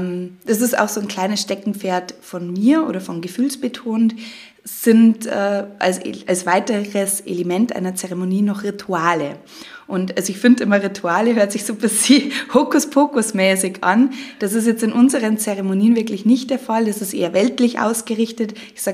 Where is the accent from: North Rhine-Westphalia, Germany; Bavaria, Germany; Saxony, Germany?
Bavaria, Germany; Piding; Pieding. Genau. Ich sage immer, ich komme auch aus Salzburg, weil das deutlich bekannt ist als Pieding.